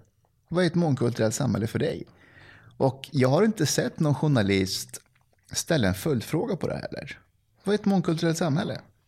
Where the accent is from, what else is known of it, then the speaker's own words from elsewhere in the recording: Afghanistan; now in Sweden; Som från exempelvis Afghanistan där jag kommer ifrån.